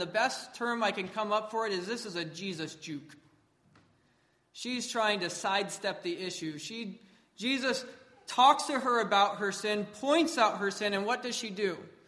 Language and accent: English; California, United States; I'm from Southern California, not by the ocean where it's nice and cool, but inland by the desert where it's hot. And actually the terrain in the area I grew up in is pretty similar to that historically of the land of Israel.